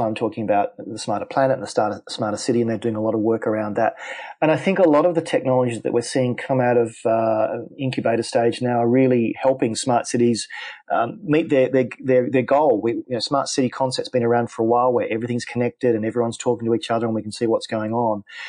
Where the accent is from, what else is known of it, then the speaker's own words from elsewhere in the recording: Australia; So I would like to think not only because I'm Australian, I'm pragmatic